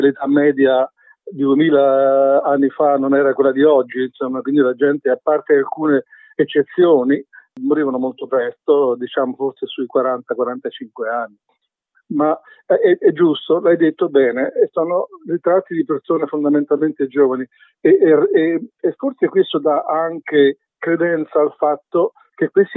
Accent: Rome, Lazio, Italy; da buon romano

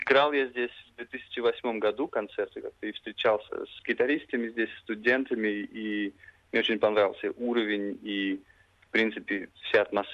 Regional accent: Novosibirsk, Novosibirsk Oblast, Russia; Я рос в Новосибирске.

